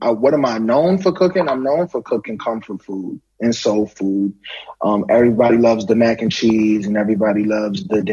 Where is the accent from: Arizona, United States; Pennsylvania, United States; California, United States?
Pennsylvania, United States; Philadelphia; I grew up in Philly.